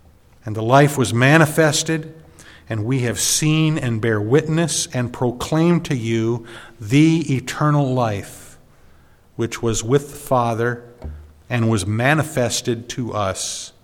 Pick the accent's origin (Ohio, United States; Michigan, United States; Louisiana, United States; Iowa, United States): Michigan, United States; Norway; I am from Norway, Michigan. I've lived there for the past 20 years, I guess, a little over 20 years, almost 21 years.